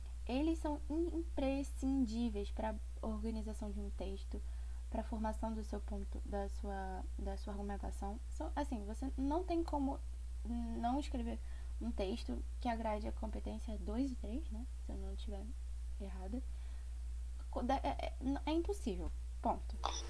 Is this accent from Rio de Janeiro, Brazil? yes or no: yes; Rio de Janeiro, Brazil; nós, eu e a Ana, somos do Rio de Janeiro